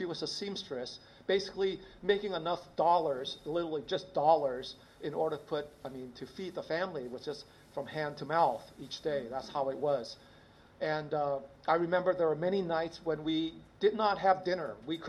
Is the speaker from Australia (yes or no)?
no; Hong Kong; I was born in 1960 in Hong Kong. You know, as I look back, you know, I was brought up in a Baptist mission school, and I wasn't a Christian then.